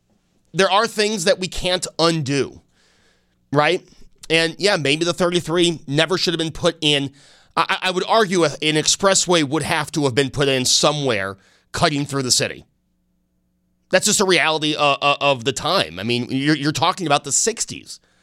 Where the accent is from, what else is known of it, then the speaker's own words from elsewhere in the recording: Buffalo, New York, United States; because I grew up near South Campus, so I took the train downtown.